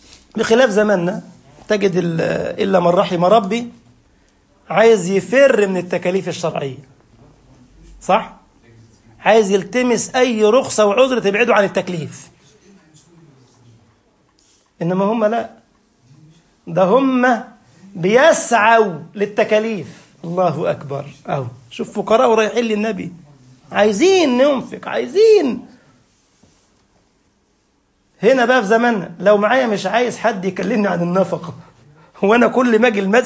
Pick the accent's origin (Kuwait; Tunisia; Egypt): Egypt; بعض الأمثال عندنا في مصر كنت بفهمها خطأ